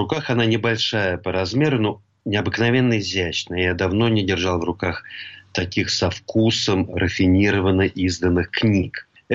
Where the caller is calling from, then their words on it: Italy; Ну, я из Италии вещаю